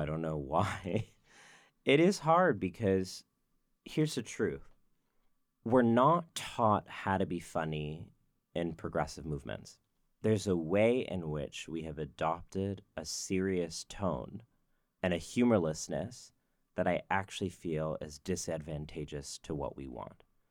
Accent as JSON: {"language": "English", "region": "Texas", "country": "United States", "tie": "born or raised there", "said": "growing up in Texas, I didn't have the language to describe what I was."}